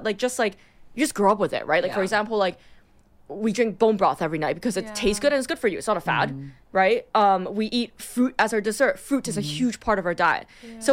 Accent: Singapore; also born or lived in Hong Kong; I really thought about how I grew up eating in Singapore and Hong Kong.

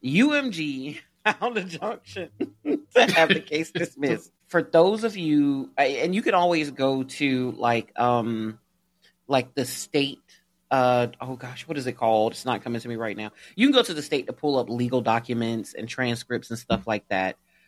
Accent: Alabama, United States; Shout out to my home state, Alabama, for being the racist that it is.

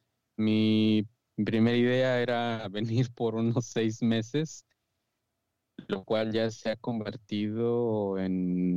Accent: Tlalnepantla, State of Mexico, Mexico; Yo soy del Estado de México, aunque cuando me preguntan siempre de dónde soy, les digo que soy de la Ciudad de México. Nací en Tlanepantla, que para quienes no conozcan, ubiquen esta zona en la parte centro del país.

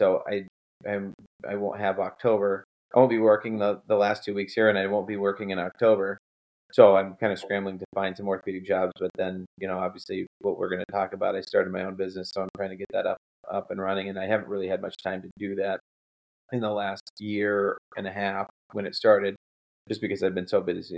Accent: Albany, Oregon, United States; So I grew up in Albany, Oregon, which is a small town just outside of Corvallis, about 50,000 people.

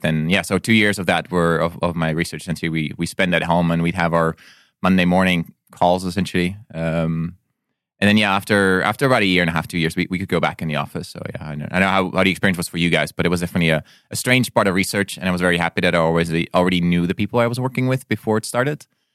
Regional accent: Netherlands; now in United States; I grew up in Europe. I'm from the Netherlands. I did my PhD in the Netherlands. I studied in Sweden for a year.

